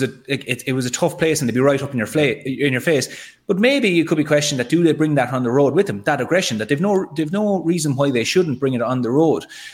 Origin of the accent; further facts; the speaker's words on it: Kilkenny, Leinster, Ireland; if I'm growing up in Kilkenny, everything was put in front of me to become a hurler.